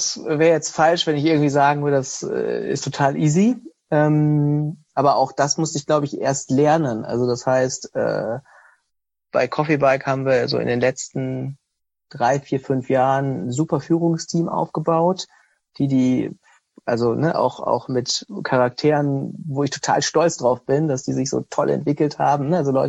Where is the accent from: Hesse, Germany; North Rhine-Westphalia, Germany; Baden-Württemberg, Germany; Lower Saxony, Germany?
Lower Saxony, Germany; Osnabrück; Also ich bin in Osnabrück aufgewachsen, habe hier Abitur gemacht, bin dann nach dem Abitur sofort weg gewesen zum Studieren und bin dann nach dem Studium hierhin zurück.